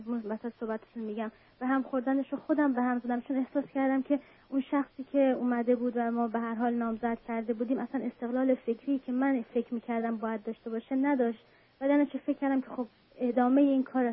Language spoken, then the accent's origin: Persian; Iran; moved away as an adult; من 32 سالم هست و 4 سال هست که از ایران اومدم بیرون.